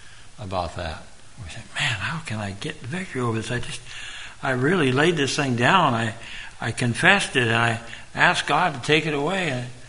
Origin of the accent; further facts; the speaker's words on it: Kelso, Washington, United States; I grew up in Kelso and I was very loyal.